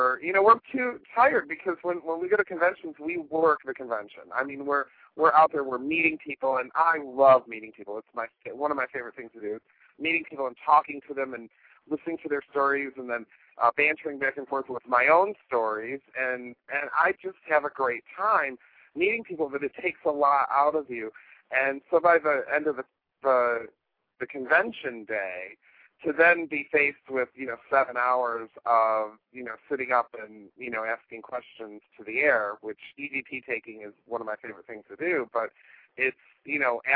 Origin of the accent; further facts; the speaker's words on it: Detroit, Michigan, United States; My hometown, of course, is the Detroit, Michigan area.